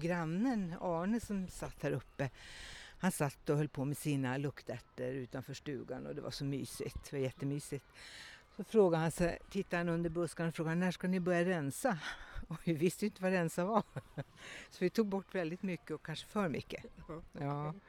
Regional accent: Kiruna, Norrbotten County, Sweden; moved away; Jag är från Kiruna, ursprungligen. Mina föräldrar är tornedalingar.

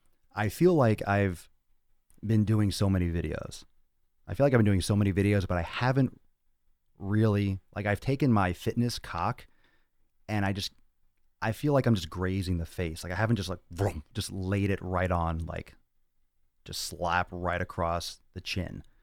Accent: Georgia, United States; now in California, United States; I'm from Georgia, stationed in Cali.

